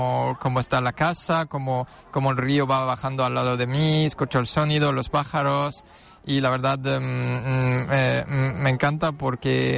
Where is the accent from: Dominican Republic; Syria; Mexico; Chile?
Syria; now in Cartagena, Spain; encantado. Y bueno, yo soy sirio, pero bueno, mitad español porque la familia de mi madre son de Asturias.